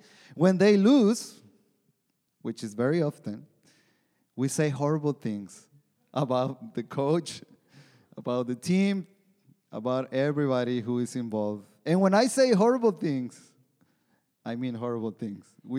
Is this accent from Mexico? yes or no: yes; Mexico; English is a second language; like soccer, I'm from Mexico, and especially in Mexico, there's this passion about soccer that it's unbelievable.